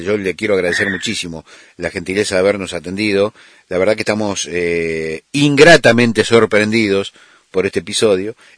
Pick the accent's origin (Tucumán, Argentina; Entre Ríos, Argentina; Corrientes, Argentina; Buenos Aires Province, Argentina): Entre Ríos, Argentina; Viale; Yo soy oriundo de Viales, digamos, sé cómo son los pueblos, digamos.